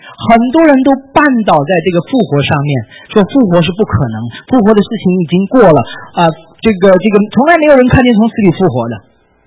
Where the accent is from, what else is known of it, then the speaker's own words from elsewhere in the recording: China; 你知道我们中国人有一个特点是什么呢？